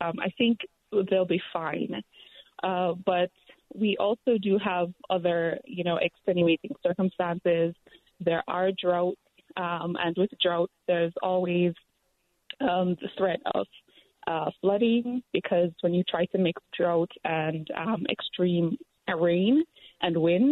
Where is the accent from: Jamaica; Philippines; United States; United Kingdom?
Jamaica; I'm from Jamaica.